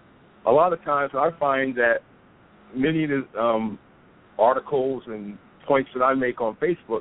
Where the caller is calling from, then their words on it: Connecticut, United States; I'm calling from Connecticut.